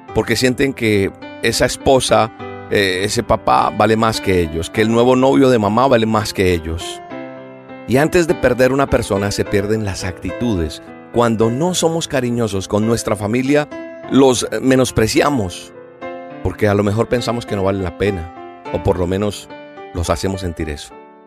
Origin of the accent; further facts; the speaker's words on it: Colombia; En mi país, en Colombia, en noviembre, el 1 de noviembre, se celebra el Día de los Muertos.